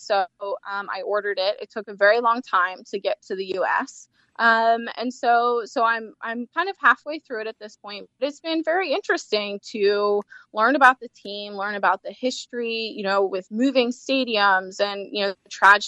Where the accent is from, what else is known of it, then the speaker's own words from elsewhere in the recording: Pennsylvania, United States; now in Pittsburgh, United States; Yeah, so I am originally born and bred in Pennsylvania, here in the northeastern United States. I was born about an hour or so outside of Philadelphia, and then I moved to the other side of the state, to Pittsburgh, Pennsylvania